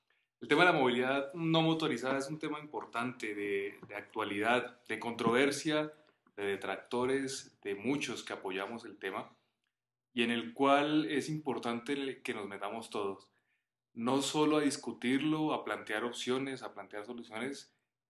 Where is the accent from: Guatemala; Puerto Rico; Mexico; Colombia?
Colombia; Bogotá; Ciudades como Bogotá, de donde yo vengo